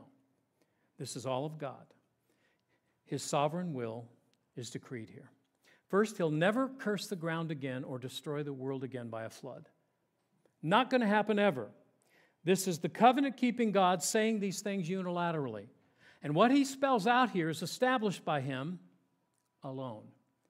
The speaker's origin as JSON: {"language": "English", "region": "Colorado", "country": "United States", "tie": "born or raised there", "said": "I grew up in Colorado, and there was nothing like the fall and the aspen trees turning gold and clacking in the wind and the beautiful, vibrant colors."}